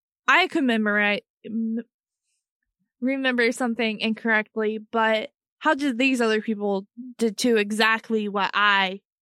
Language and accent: English; United States; But it could be because we're American and we don't understand.